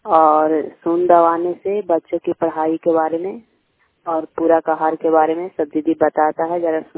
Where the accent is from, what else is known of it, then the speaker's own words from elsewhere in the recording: Bhajelapur, Bihar, India; भजेलापुर, प्रखंड नगर नौसा, पंचायत खजरा, कलस्टर भोगी के निवासी हूँ।